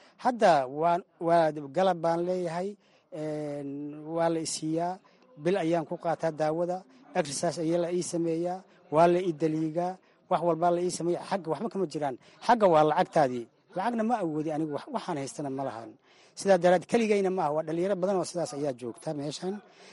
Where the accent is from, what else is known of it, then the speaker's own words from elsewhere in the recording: Mogadishu, Banadir, Somalia; Muqdisho waad arkaysaa, meeshii aan ku barbaaray, oon ku dhashay, oon ka soo tegay, oon ku soo dhaawacmay